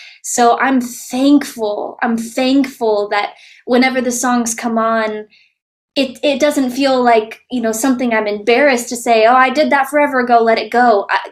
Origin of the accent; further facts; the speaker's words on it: Toledo, Ohio, United States; I'm from Toledo, Ohio, a very small town in Toledo.